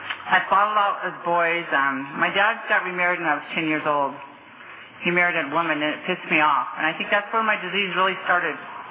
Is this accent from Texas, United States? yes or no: no; Porterville, Utah, United States; I'm an alcoholic, and I'm from Porterville. Not Springville.